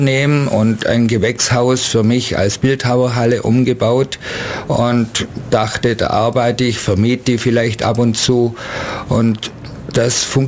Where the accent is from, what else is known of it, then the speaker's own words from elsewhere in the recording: Birkenried, Bavaria, Germany; moved away as an adult; also born or lived in Berlin; Als ich mit Anfang 20 habe ich mich abgeseilt von Birkenried, von zu Hause, wo ich geboren bin, bin ganz weit weg nach Berlin